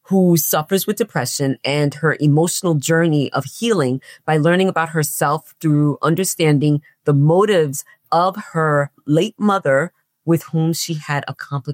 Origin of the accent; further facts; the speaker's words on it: Hollis, New York, United States; I was raised in Hollis, Queens. And Hollis, Queens is, I was raised in Hollis, Queens around the 90s